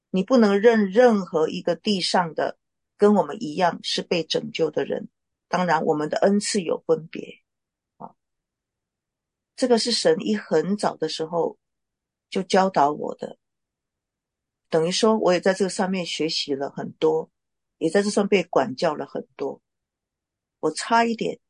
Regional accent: Taiwan; 我个人我身为一个台湾人，我深深的体会到我的危机是什么。

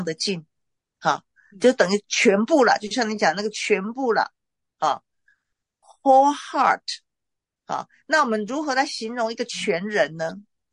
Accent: China; 但是我个人认为，我身为一个中国人

